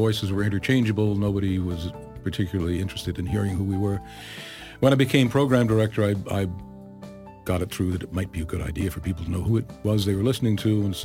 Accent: New Jersey, United States; I got involved in listening to classical music radio where I grew up in North Jersey, so I had WQXR to listen to, WNCN, which was FM only.

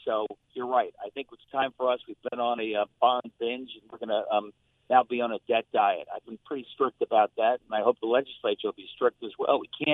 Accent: Greenwich, Connecticut, United States; if a town like my hometown of Greenwich pays their teachers 30% more

